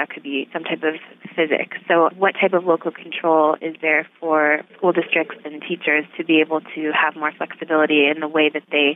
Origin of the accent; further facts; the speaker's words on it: Bethel, Alaska, United States; I'm Yupik. I was born and raised in Bethel.